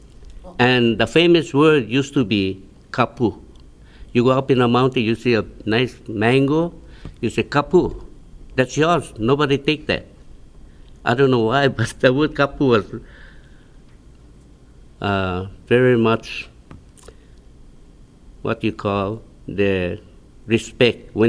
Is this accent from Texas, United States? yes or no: no; Lahaina, Hawaii, United States; also born or lived in Wailuku; I was born in Wailuku but moved to Westside, Lahaina, and lived here all my life, and live in Kilauea